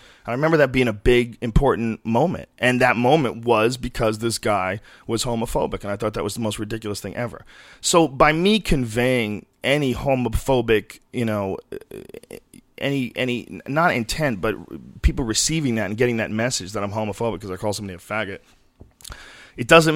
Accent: San Francisco, California, United States; And I grew up in San Francisco when I was a little kid from age 7 to 11.

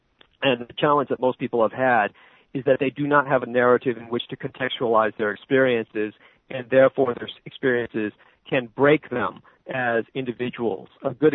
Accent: San Francisco, California, United States; growing up in the Tenderloin, being exposed to so many of the horrors that I was exposed

